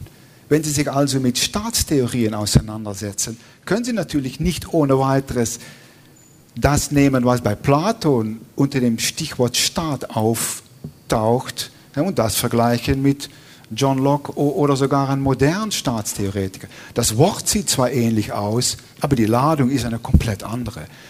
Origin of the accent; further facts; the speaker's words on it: Netherlands; German is a second language; Ich bin ja Niederländer